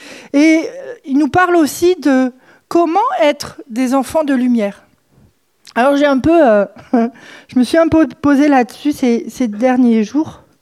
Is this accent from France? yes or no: yes; France; Ça ne veut pas dire qu'il faut lâcher qui je suis en tant que Française. Mais je ne peux pas vivre comme je vis en France.